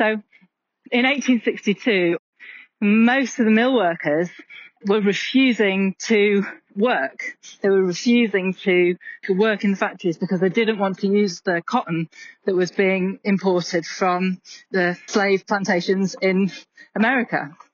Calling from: Calderdale, Yorkshire and the Humber, United Kingdom

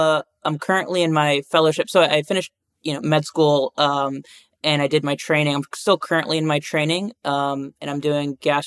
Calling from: Miami, Florida, United States; So I'm down in Miami.

